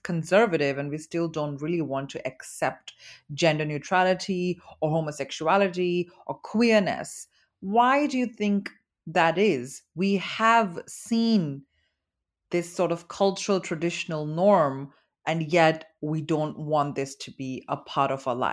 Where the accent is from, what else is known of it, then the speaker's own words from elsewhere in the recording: India; I remember growing up in India, even in areas like Punjab and Himachal